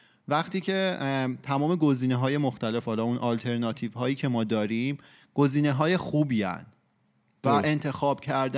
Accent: Iran; میدونی حالا ما خب تو فرهنگ ایران بزرگ شدیم و ایرانی هستیم

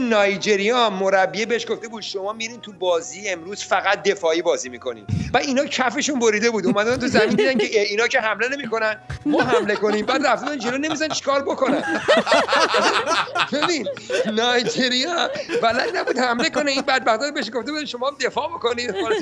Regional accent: Iran; ببین ما ایرانی هستیم

